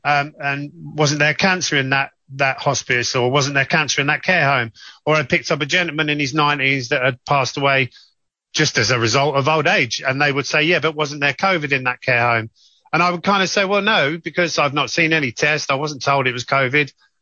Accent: Northampton, East Midlands, United Kingdom; I'm originally from Northampton.

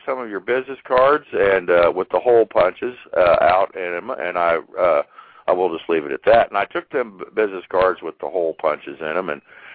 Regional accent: Leroy, Kansas, United States; We were attending a relative's funeral in Leroy, Kansas, my hometown, I'm happy to say.

